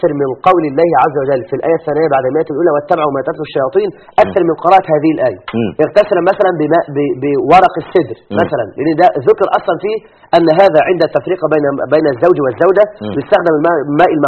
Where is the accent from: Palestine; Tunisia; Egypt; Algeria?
Egypt; عندنا في مصر